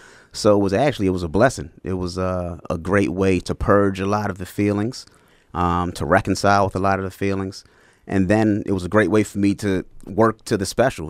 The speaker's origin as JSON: {"language": "English", "town": "Baltimore", "region": "Maryland", "country": "United States", "tie": "born or raised there", "said": "It was at a good buddy of mine in Baltimore, Maryland, where I'm from, my hometown. Shout out to B-More."}